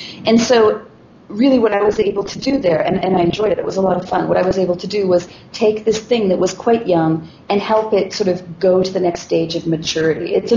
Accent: Canada; But yeah, I mean, I'm Canadian.

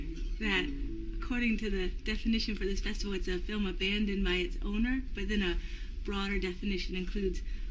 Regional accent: Columbia, South Carolina, United States; also born or lived in New Orleans; Well, I grew up here in Columbia, South Carolina, but recently I was living in New Orleans

